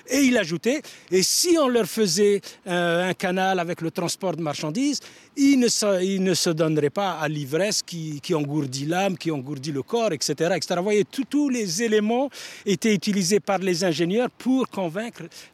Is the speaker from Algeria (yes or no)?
yes; Laghouat, Laghouat Province, Algeria; Moi, je suis natif du Sahara, du sud, du désert, dans le sud algérien, dans une oasis qui s'appelle l'Aghouat.